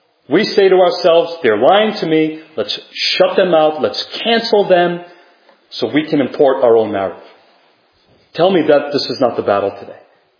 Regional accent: Rhode Island, United States; to Rhode Island, which is my home state, by the way.

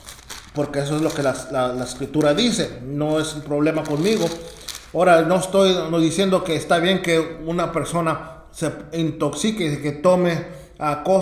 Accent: Mexico; yo crecí en México y uno puede ir al mercado en la mañana y ves borrachos

